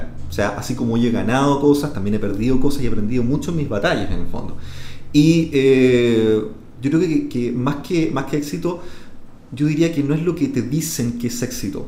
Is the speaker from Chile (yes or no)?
yes; Chile; sobre todo en Chile, en mi país, no se están desarrollando